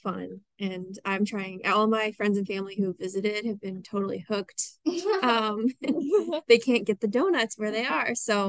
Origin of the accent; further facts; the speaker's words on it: Kentucky, United States; now in Grand Rapids, United States; Originally, I'm from Kentucky, so I just keep inching up like one state at a time to see where I end up next year.